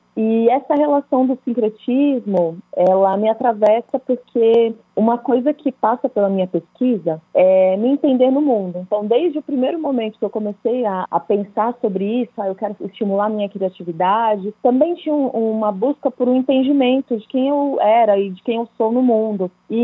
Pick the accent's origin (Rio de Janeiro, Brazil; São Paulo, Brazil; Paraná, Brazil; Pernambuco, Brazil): São Paulo, Brazil; Eu cresci, eu nasci em São Paulo, morei a maior parte da minha vida na periferia de São Paulo.